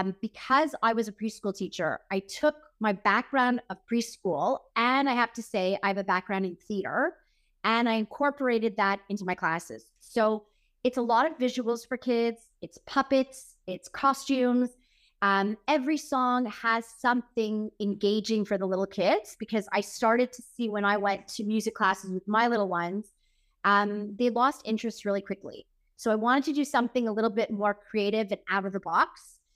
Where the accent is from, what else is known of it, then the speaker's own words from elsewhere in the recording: Montreal, Quebec, Canada; born there; I was born here in Montreal, Quebec, and I've always attended Jewish schools.